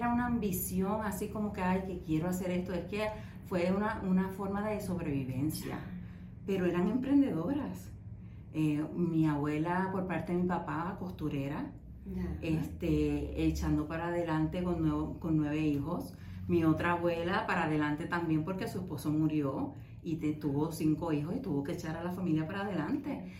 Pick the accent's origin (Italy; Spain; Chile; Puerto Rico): Puerto Rico; Humacao; moved away as an adult; now in United States; yo llego a este país de Puerto Rico, soy boricua. Del lado este de Humacao, por allá, mi barrio Mariana